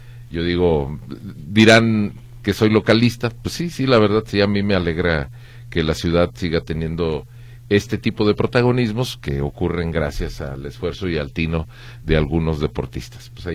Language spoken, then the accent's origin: Spanish; Mexico; todos los que vivimos en Guadalajara y pues los que somos mexicanos.